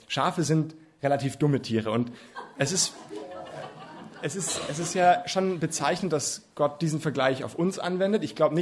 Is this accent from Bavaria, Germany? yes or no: yes; Munich, Bavaria, Germany; Ich komme aus München, aus der Großstadt.